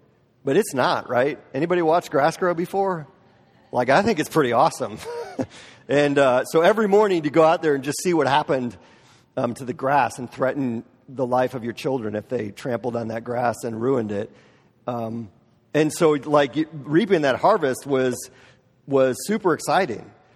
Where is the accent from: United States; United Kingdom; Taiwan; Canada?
United States; Wisconsin; I grew up in Wisconsin, in rural Wisconsin. My best friend in grade school lived on a dairy farm